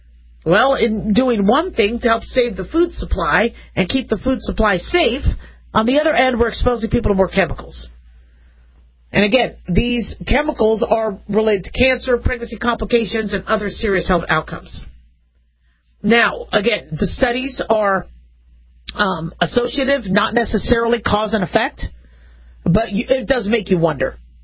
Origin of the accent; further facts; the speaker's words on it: Phoenix, Arizona, United States; I grew up in Phoenix, Arizona, and things melted.